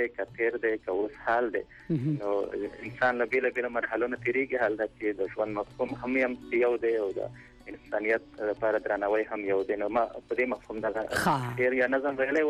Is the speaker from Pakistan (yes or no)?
no; Khost, Afghanistan; زه د خوست يم یعنی خوست